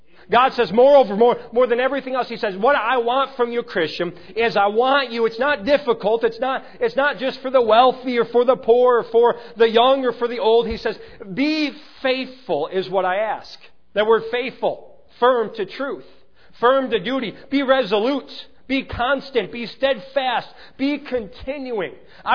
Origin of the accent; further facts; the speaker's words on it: Chicago, Illinois, United States; I grew up in Chicago, and the way I learned sign language there, I was in driver's ed on the highways of Chicago.